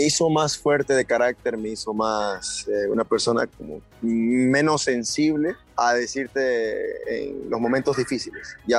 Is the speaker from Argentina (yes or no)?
no; Ecuador; soy más ecuatoriano que cualquiera